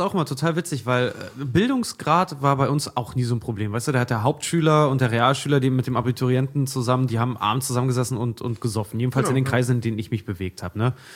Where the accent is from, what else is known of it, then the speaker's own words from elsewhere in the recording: Schwedt, Brandenburg, Germany; accent: Berlin; komme aus der Hauptstadt, weil ich auch meinen Berliner, mein Dialekt hatte. Mhm. Ich komme aus der Hauptstadt, ist einfacher zu sagen, als ich komme aus dem Kuhkopf 100 Meter von der polnischen Grenze entfernt. Mhm. Schwedoder.